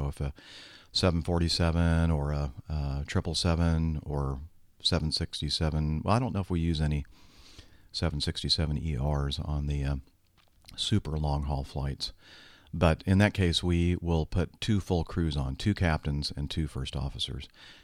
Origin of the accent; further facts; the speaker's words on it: Australia; now in Amsterdam, Netherlands; I'm an Australian, but live in Amsterdam and have averaged about one flight per week over the last 8 years of my job.